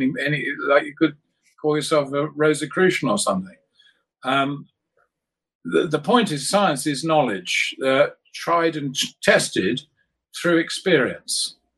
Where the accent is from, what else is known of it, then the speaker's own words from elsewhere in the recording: United Kingdom; it was obvious to me when I was growing up in Britain, where there was a socialist government of a sort in the late 60s and early and to mid 70s